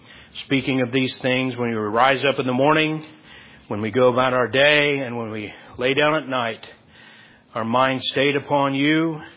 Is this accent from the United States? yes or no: yes; United States; I can freely state whatever I want to state because I'm an American.